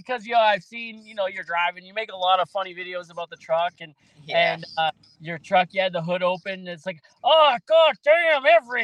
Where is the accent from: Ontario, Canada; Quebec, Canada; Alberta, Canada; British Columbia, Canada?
Alberta, Canada; I'm from Alberta, I'm one province over